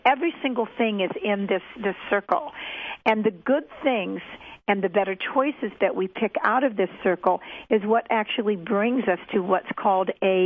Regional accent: Canada; born there; My mother and father were divorced. I was born in Canada. My mother had moved to Canada when she was a young girl

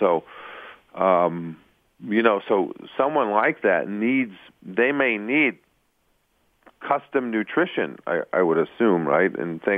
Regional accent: New York, United States; growing up in New York, we would always keep our bicycles down in the cellar in our apartment.

